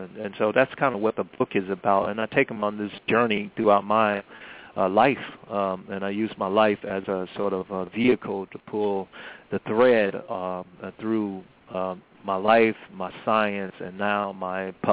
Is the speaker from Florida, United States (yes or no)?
yes; Miami, Florida, United States; So as I said, how I grew up in Miami in the 70s and 80s primarily, and poor neighborhoods